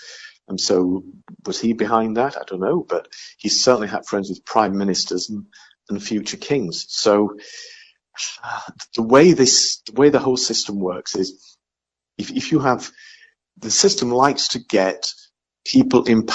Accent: Yorkshire and the Humber, United Kingdom; he's from Yorkshire, I'm from Yorkshire.

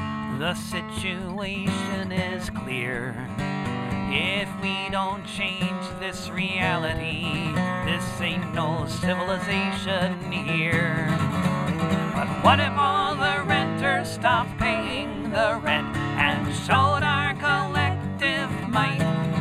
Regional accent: Portland, Oregon, United States; from Portland, Oregon

